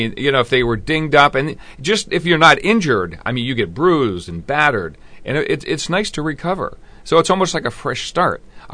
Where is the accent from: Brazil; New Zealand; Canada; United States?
United States; Erie, Pennsylvania; I'm from Erie. I say yes.